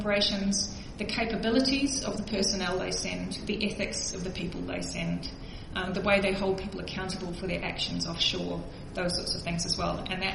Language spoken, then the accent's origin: English; United Kingdom; given the fact that I'm actually British, I can have a small giggle about the UK and France